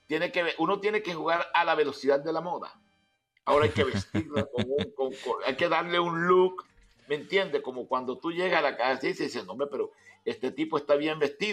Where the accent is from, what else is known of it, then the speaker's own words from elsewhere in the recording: Sabanagrande, Atlántico, Colombia; De mi pueblo, Sabana Grande, donde sí. Yo nací.